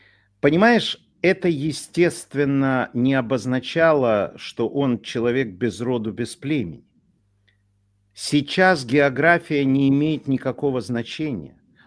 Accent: Ukraine; moved away as an adult; Я уехал с Украины, потому что я не мог в ней жить.

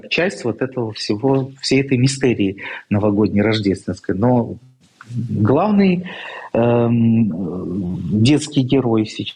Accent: Russia; Я вырос в России

